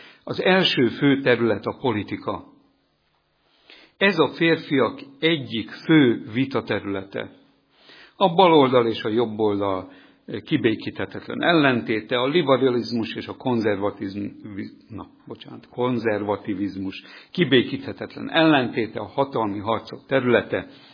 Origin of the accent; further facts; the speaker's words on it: Hungary; hiszen hát magyarok vagyunk, meg hívő emberek is vagyunk.